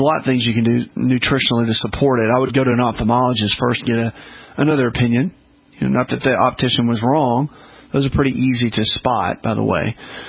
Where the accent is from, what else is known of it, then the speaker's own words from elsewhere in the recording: Tennessee, United States; Tennessee and Mississippi. Oh, you gotta love Tennessee and Mississippi. Oh my goodness. My home state.